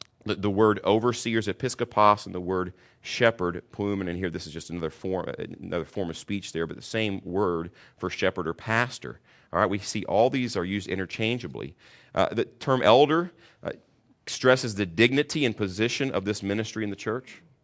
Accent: Kentucky, United States; I'm from Kentucky, so I can say that.

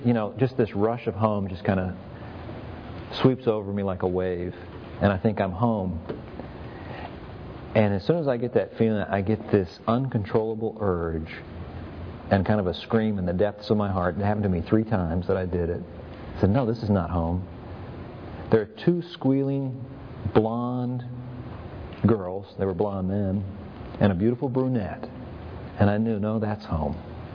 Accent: Fremont, California, United States; You know, I grew up in Fremont, California. I moved there in the fourth grade, but I kind of consider that my hometown.

